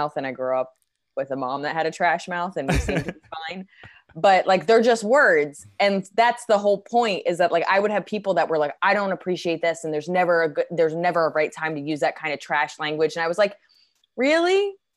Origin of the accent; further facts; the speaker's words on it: New Jersey, United States; also born or lived in New York; I grew up in Jersey. I'm from New York.